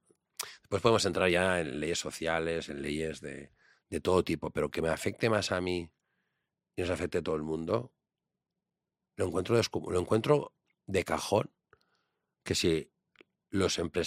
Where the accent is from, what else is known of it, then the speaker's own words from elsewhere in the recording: Catalonia, Spain; lo pago porque es España, porque España, como catalán